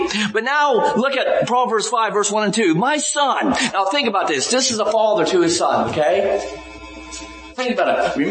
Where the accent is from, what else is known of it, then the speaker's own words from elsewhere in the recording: Ohio, United States; also born or lived in Florida / Tennessee; Been in Florida for a while, Tennessee, but I'm from Ohio.